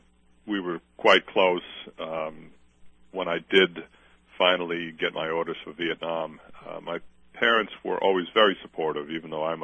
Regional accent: Bayside, New York, United States; also born or lived in Brooklyn; I was born in August 1947 in New York City in Brooklyn, and I grew up in a new post-war suburb in Queens, Bayside, Queens. It's one of the boroughs of New York City.

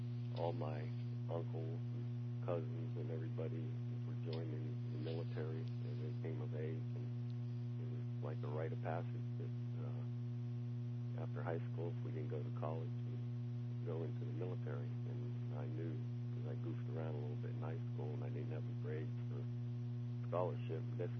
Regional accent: Youngstown, Ohio, United States; born there; I was born in Youngstown, Ohio.

